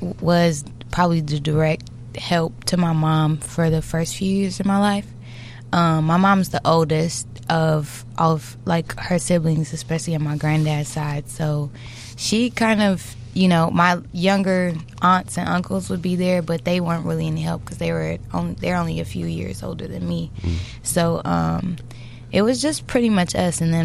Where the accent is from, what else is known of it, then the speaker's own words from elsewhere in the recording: Chicago, Illinois, United States; I grew up North Lawndale, it's the west side of Chicago.